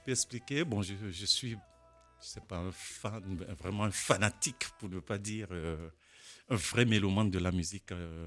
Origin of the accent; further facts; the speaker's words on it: Benin; Oui, je suis béninois, c'est vrai. Vive le Bénin.